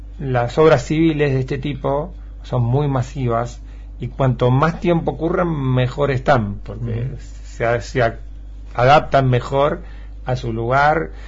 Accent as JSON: {"language": "Spanish", "region": "Buenos Aires", "country": "Argentina", "said": "yo que soy porteño"}